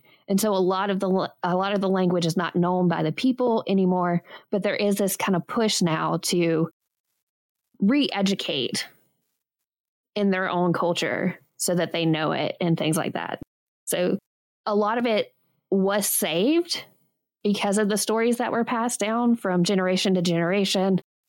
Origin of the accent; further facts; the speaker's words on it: Alabama, United States; now in North Carolina, United States; that's where I'm from. Or that's where I live. I'm originally from Alabama.